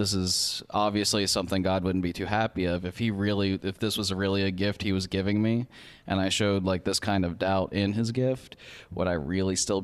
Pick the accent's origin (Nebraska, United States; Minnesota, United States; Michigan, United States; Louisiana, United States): Louisiana, United States; Louisiana. I'm from Louisiana, and it's a variety of reasons. I'd have to say, being in Louisiana wasn't a pleasant experience for me.